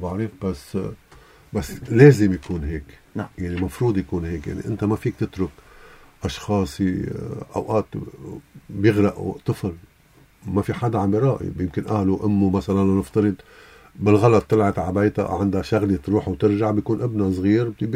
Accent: Lebanon; نحن كلبنانية

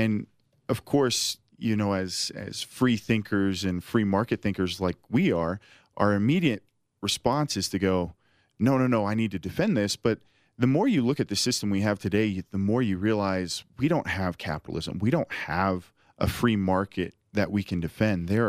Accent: Oakland, California, United States; People don't realize that when I grew up in Oakland, it was a common occurrence to get shot out when I walked down the streets.

